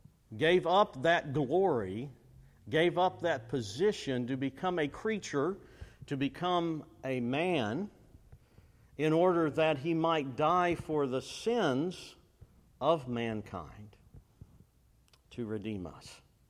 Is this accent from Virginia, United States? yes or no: yes; Virginia, United States; moved away; Now, when I grew up in Virginia, you didn't see many palm trees, but I know about branches of palm trees now, having lived here for 16 years.